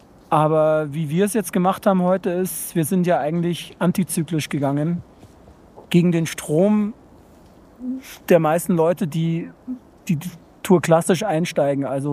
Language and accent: German; Munich, Bavaria, Germany; ich komme aus München